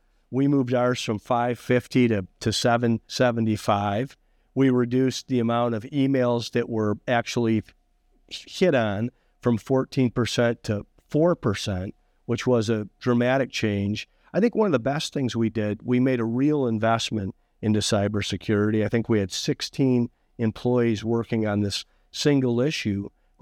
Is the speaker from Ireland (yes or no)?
no; Ohio, United States; I grew up in Ohio and Bobby Knight was the sixth man on that 1969 national championship team.